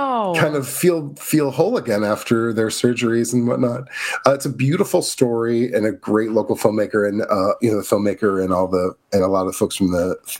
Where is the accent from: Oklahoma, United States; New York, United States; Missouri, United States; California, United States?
Missouri, United States; moved away